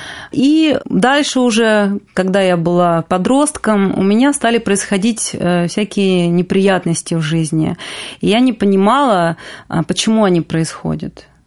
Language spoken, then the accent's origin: Russian; Ukraine; Детство я провела на юге Украины, в небольшом городке, жила я в неполной семье с мамой и с бабушкой и с дедушкой.